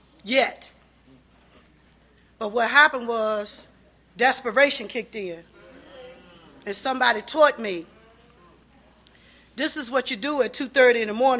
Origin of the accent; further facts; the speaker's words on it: Lynchburg, Virginia, United States; You know, originally I'm from Lynchburg, Virginia.